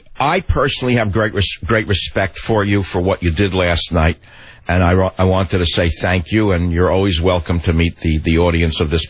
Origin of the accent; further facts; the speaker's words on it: New York, United States; I've studied his past. I know the type. I grew up in New York.